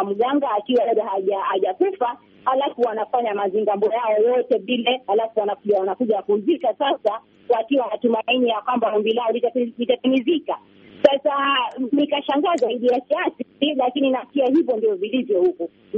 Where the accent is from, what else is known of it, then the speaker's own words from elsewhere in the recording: Kenya; mimi unaona nimetoka Kenya.